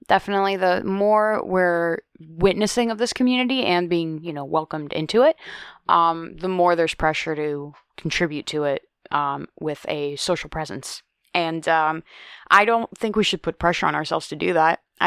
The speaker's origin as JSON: {"language": "English", "town": "Pittsburgh", "region": "Pennsylvania", "country": "United States", "said": "And I was like, oh, we're from Pittsburgh."}